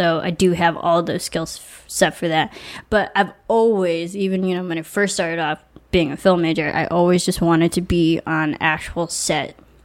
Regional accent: Illinois, United States; I was just in the Midwest a couple of weeks ago because, you know, I'm from Illinois.

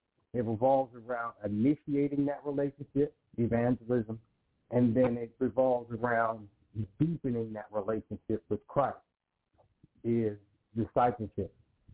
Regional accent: Pittsburgh, Pennsylvania, United States; I'm from Pittsburgh, Pennsylvania as well. And so I went to a college that's local to the city in which I was born and reared in.

